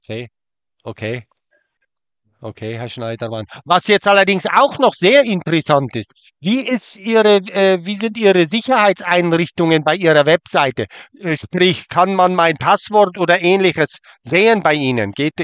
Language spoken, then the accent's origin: German; Switzerland; Das passiert mir als Schweizer eigentlich eher seltener